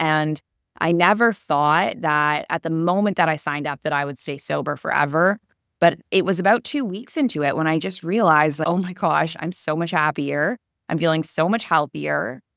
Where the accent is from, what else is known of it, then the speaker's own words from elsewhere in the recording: Canada; I grew up in Canada, which had a really similar culture, I think, to the drinking culture in the UK